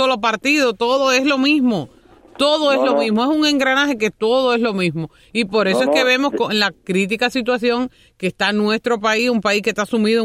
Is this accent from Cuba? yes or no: yes; Cuba; moved away; yo salí de Cuba sin un medio